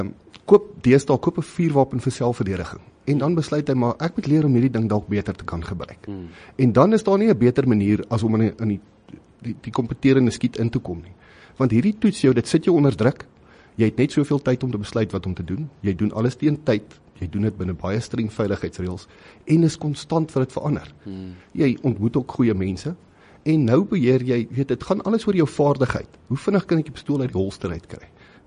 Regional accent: Standerton, Mpumalanga, South Africa; born or raised there; also born or lived in Pretoria

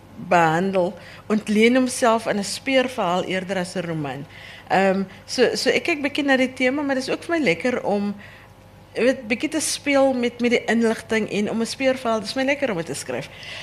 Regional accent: Grabouw, Western Cape, South Africa; En ek het natuurlijk in Grabouw groot geword, so mense ken my.

